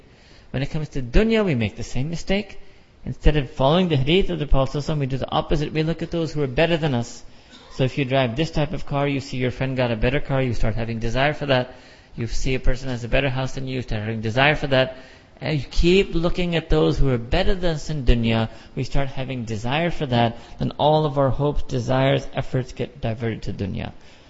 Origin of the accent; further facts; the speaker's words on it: New York City, New York, United States; I was raised on Coke in New York City.